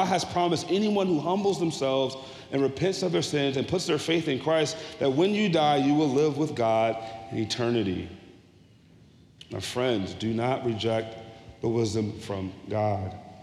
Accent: Jeanerette, Louisiana, United States; As a boy, I grew up in Generette, Louisiana.

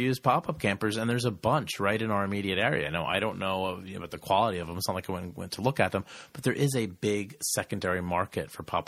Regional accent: New Jersey, United States; We're from New Jersey where we don't have a lot of that in our area

